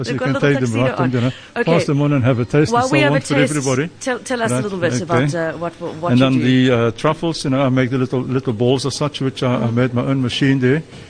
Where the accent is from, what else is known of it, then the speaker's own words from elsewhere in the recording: Belgium; English is a second language; now in South Africa; No, I was born and bred in Belgium. I've been a very long time in South Africa.